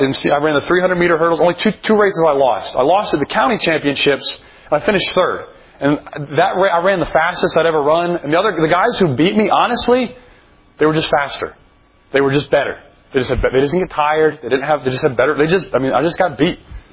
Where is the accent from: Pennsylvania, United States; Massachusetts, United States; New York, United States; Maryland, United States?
Maryland, United States; I said I grew up in Maryland, which, by the way, I thought Maryland was the South until I moved to Georgia